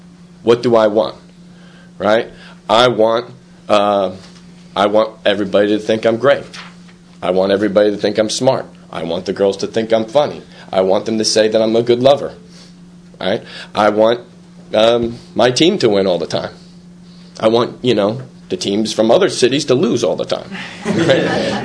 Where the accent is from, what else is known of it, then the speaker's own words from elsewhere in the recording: Brooklyn, New York, United States; I may remind you I'm from Flatbush, right?